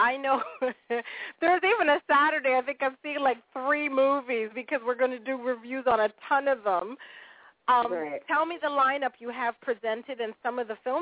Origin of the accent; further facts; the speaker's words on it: United Kingdom; I brought my mom because I'm British.